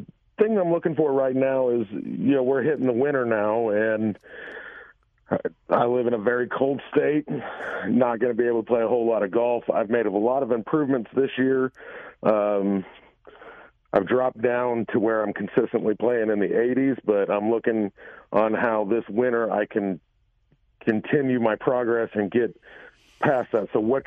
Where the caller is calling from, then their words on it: Effingham, Illinois, United States; Effingham, Illinois.